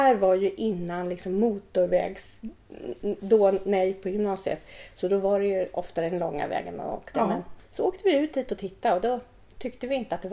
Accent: Stockholm, Stockholm County, Sweden; Jag är uppvuxen i Bandhagen, alltså södra

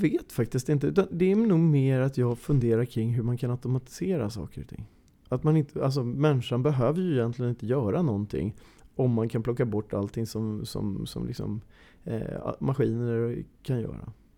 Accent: Åkersberga, Stockholm County, Sweden; Jag är uppvuxen i Åkersberga.

